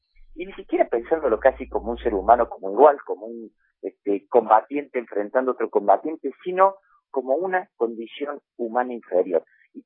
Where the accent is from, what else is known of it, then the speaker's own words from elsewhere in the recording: Argentina; Como argentinos tan europeítos que siempre nos hemos creído.